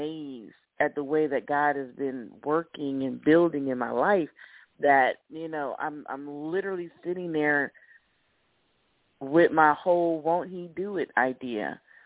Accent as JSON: {"language": "English", "town": "Miami", "region": "Florida", "country": "United States", "tie": "born or raised there", "said": "I can tell you, I was raised in Miami, Florida."}